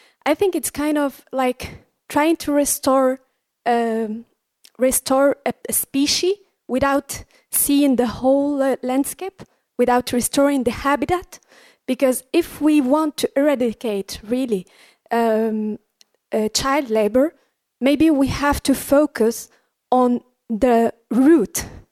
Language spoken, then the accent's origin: English; Morocco; English is a second language; I'm from Morocco